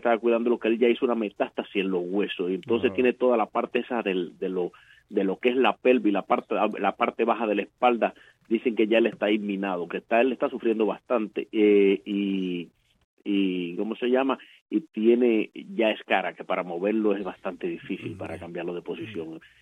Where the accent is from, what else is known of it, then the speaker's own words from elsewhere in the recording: Cuba; Allá en Cuba no hice nada, no me dediqué, no busqué nunca ninguna organización.